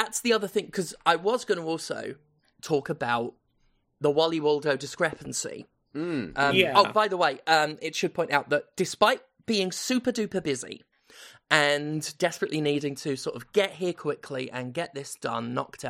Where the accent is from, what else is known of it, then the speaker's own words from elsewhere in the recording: United Kingdom; But I was a British kid growing up in Britain.